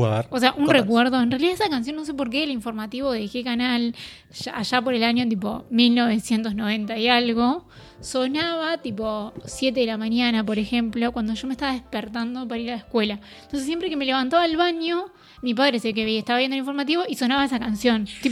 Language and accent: Spanish; Uruguay; Yo quiero decir que me considero bastante uruguaya.